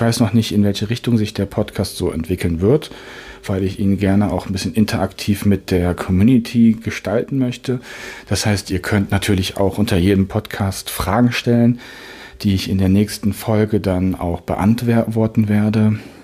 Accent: Düsseldorf, North Rhine-Westphalia, Germany; now in Fulda, Germany; ich bin 39 Jahre, spätdiagnostizierter Autist und gebürtig aus Düsseldorf. Aktuell lebe ich in Hessen in der Nähe von Fulda

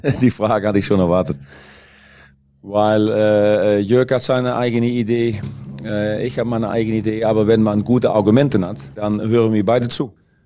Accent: Netherlands; German is a second language; das war auch bei fast jeder Familie in Holland, dass man die Bundesliga anschaut. Und von daher, unser Dialekt ist auch fast deutsch.

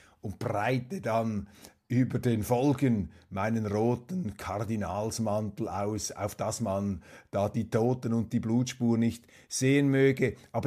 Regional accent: Switzerland; Das sage ich als Schweizer, als Eidgenosse

